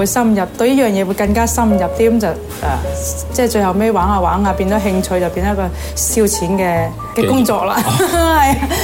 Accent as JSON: {"language": "Cantonese", "town": "Guangzhou", "region": "Guangdong", "country": "China", "said": "我哋廣州人其實就苦同甩咧 是對於我們來說很大區別的"}